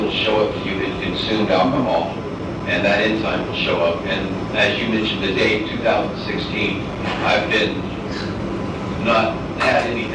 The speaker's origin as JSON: {"language": "English", "town": "Mesa", "region": "Arizona", "country": "United States", "tie": "born or raised there", "said": "I'm 58 years old. Born and raised in Mesa, Arizona, graduated from Mesa Mountain View High School in 1978."}